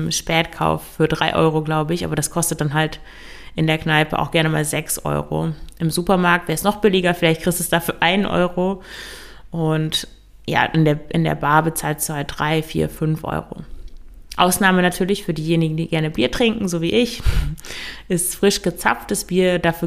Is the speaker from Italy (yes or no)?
no; Lower Saxony, Germany; ich komme ja aus dem Emsland und da trinkt man traditionell sehr viel.